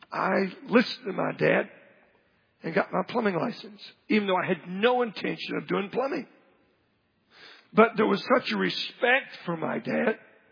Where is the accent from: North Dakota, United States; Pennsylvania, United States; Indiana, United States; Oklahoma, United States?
Oklahoma, United States; I remember growing up in Oklahoma, my grandparents would have a July 4th celebration.